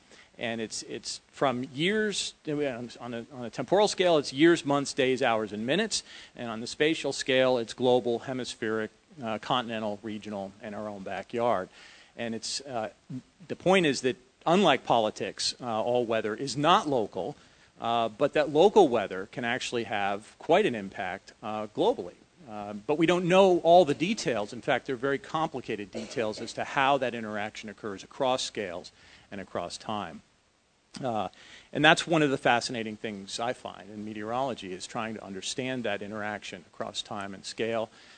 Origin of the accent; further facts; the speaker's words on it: East, United States; now in Norman, United States; I came in 1996 to Norman. I grew up in the East.